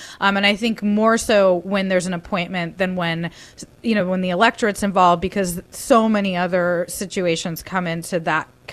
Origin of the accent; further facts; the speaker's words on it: San Diego, California, United States; Well, you know, I am from San Diego.